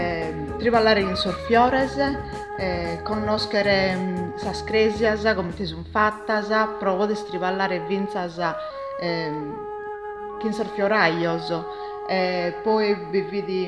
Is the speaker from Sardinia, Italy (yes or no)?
yes; Bono, Sardinia, Italy; sono da Bono